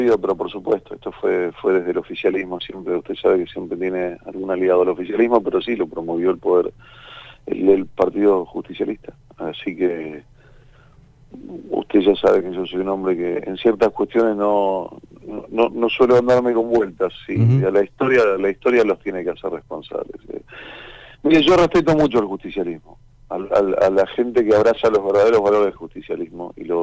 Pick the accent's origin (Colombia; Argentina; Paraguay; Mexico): Argentina; Yo soy argentino